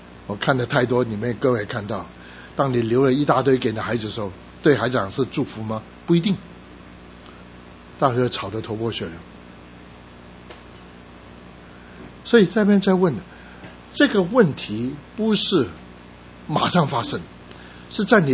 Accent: China; 他是印度人，我是中国人

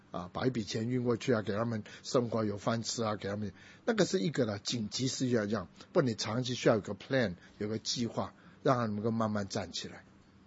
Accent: Taipei, Taiwan; 我们台北人真太丰富了

